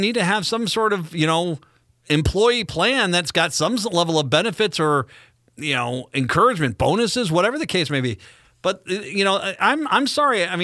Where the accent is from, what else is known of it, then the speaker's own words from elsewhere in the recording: Minnesota, United States; I'm, though, one of those people. I'm a Minnesotan.